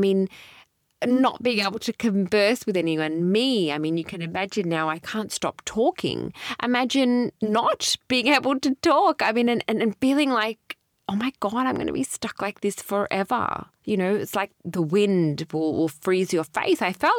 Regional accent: Australia; I was born and raised in Australia, but perhaps in my lineage, in my genes, in my blood, we are perhaps fearful of authority.

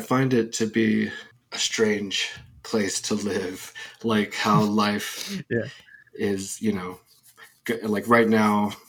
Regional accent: California, United States; I'm actually from Orange County. I graduated from Marina, or I didn't graduate, but I went to high school in Orange County

